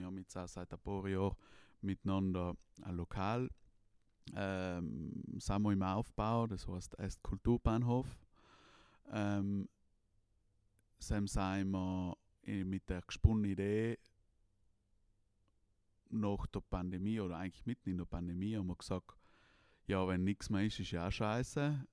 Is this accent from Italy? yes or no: yes; Bruneck, Trentino-Alto Adige, Italy; Was ich auch zum Beispiel als junger Bruneker, der was in Bruneck Wohnung sucht